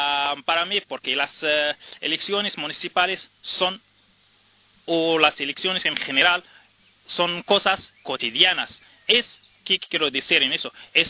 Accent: Morocco; now in Spain; Yo soy inmigrante marroquí. Llevo 8 años aquí en España.

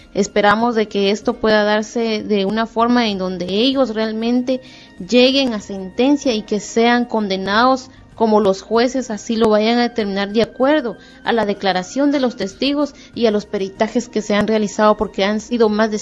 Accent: Guatemala; Vengo de Guatemala y que el corazón del cielo y el corazón de la tierra esté con ustedes.

